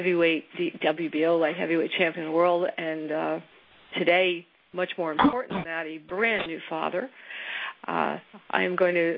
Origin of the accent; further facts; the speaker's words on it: New Jersey, United States; I'm doubly proud to be able to bring it to you in my home state of New Jersey.